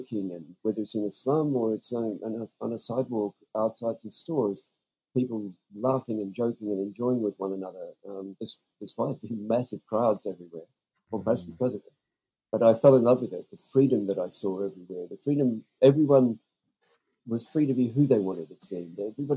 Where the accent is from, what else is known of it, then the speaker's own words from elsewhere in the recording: Australia; now in New Zealand; I can heartily recommend it as an Australian.